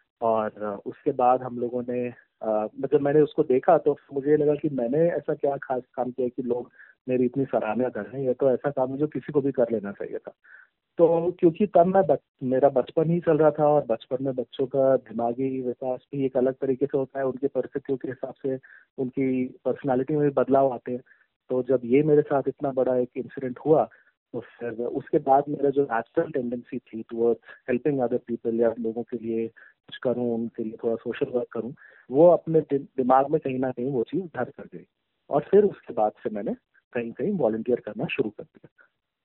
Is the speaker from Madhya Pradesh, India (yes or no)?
yes; Jabalpur, Madhya Pradesh, India; also born or lived in Ahmedabad; मैं मूलतः जबलपुर मध्य प्रदेश से हूँ और मेरा परिवार अहमदाबाद गुजरात में है, तो अहमदाबाद में काफी समय से मेरा परिवार बस चुका है।